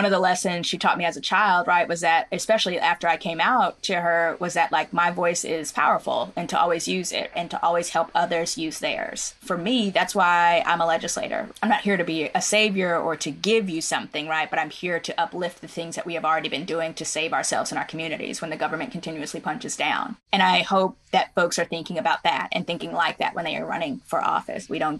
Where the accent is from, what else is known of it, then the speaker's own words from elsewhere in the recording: Oklahoma, United States; So many of the stories, a lot of them mirror my own growing up in Oklahoma